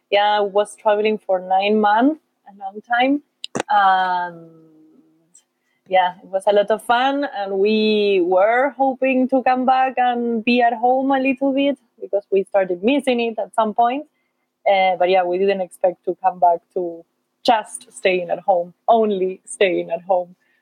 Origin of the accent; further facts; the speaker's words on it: Argentina; I'm from Argentina, by the way, for those who don't know me.